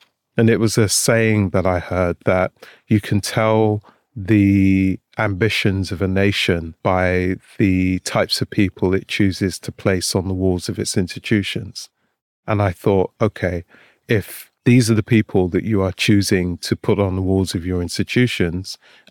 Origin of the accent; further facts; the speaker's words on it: London, United Kingdom; As a kid growing up in Shepherd's Bush, West London, big up West London. Now I live in North London, so big up North London.